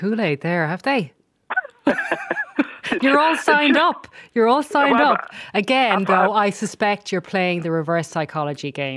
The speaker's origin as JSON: {"language": "English", "country": "Ireland", "said": "then you catch yourself singing along as an Irish person"}